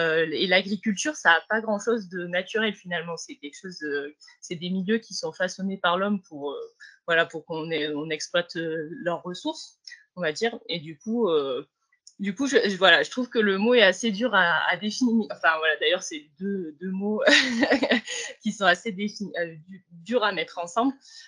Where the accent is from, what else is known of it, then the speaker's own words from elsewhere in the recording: Marseille, Provence-Alpes-Côte d'Azur, France; now in Hautes-Alpes, France; j'ai 30 ans, je viens de Marseille. Je suis installée avec mon mari depuis 5 ans sur la ferme en Gaec. On a repris une ferme dans les Hautes-Alpes, du coup.